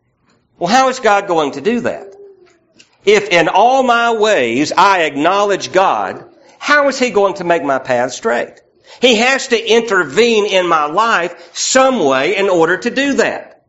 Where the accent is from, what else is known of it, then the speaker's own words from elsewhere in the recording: Southern United States, United States; I'm from the South. It's, you know, it's football, sweet tea, you know, gravy and biscuit, you know. I'm from the South, forgive me. And in Alabama, it's even worse.